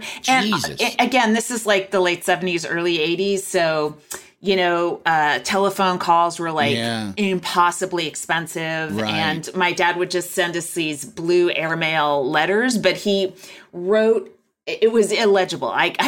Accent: Walnut Creek, California, United States; I'm from Walnut Creek, California.

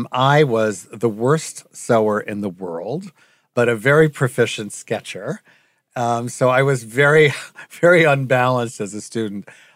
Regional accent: Long Island, New York, United States; Long Island, yep. And I moved in when I was 18.

